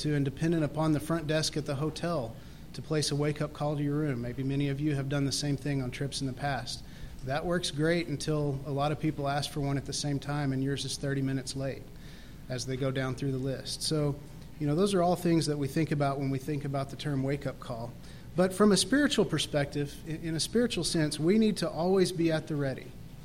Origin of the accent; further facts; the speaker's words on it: Texas, United States; when I got back to my hometown in Texas here